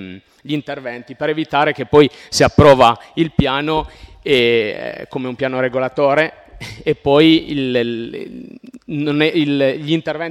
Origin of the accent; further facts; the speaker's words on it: Piedmont, Italy; Io vengo dalla Vallellero, da un territorio montano, abbiamo l'acqua buona e paradossalmente siamo senza acqua